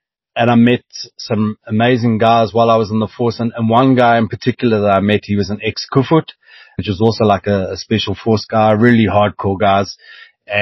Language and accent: English; South Africa; So I'm South African through and through. I'm African.